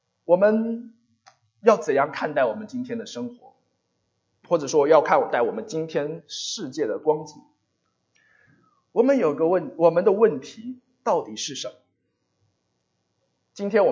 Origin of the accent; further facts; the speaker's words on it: Jiangxi, China; 我来自江西，我知道我家里发生过一些的，我的邻居等等